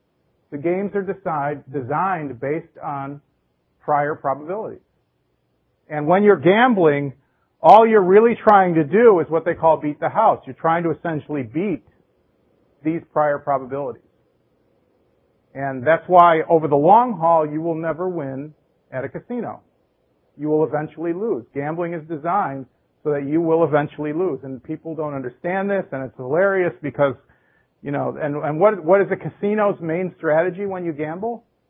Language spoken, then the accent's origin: English; Chicago, Illinois, United States; it used to be that I come from Chicago, and people used to vote. We used to be very famous in Chicago that the city of Chicago was a Democratic city